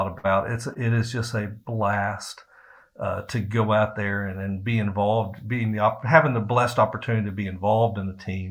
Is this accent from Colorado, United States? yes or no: no; Virginia, United States; And then I come from Virginia.